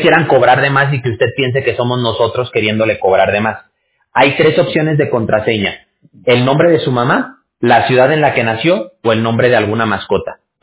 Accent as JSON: {"language": "Spanish", "town": "Viña del Mar", "region": "Valparaíso", "country": "Chile", "tie": "born there", "said": "si le dan una respuesta que no sea Viña del Mar, también cuélguelo"}